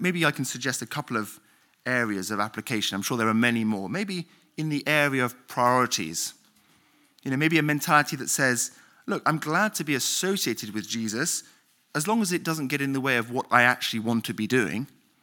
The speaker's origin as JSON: {"language": "English", "country": "Belgium", "tie": "born or raised there", "said": "I grew up in Belgium, a Roman Catholic country where most people have no faith."}